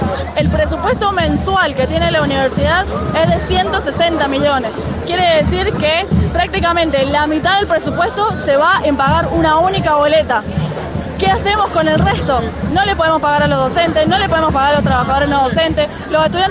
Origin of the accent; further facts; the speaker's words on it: Argentina; el derecho que tenemos como argentinos y argentinas a educarnos, a progresar y que eso lleve al crecimiento de nuestra provincia